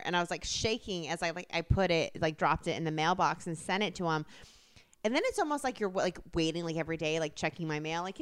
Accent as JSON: {"language": "English", "region": "Midwest", "country": "United States", "said": "I was from the Midwest. He's from the Midwest."}